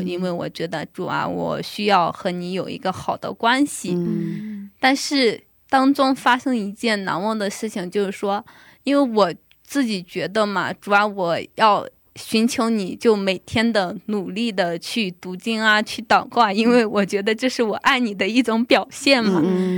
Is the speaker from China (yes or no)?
yes; China; now in South Korea; 我是来自中国大陆，其实我家里边就是饮食它很不同。我家里边一直都吃的是面食，来到这边之后就不停的吃米饭。